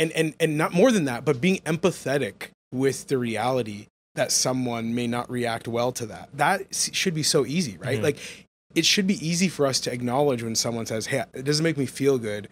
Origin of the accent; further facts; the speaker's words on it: Canada; born there; I was born in Canada, same age as me.